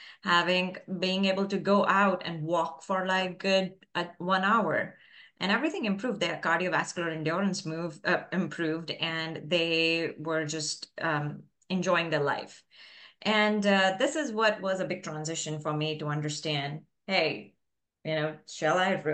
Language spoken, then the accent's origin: English; India; being an Indian, my parents wanted me to be a doctor or an engineer.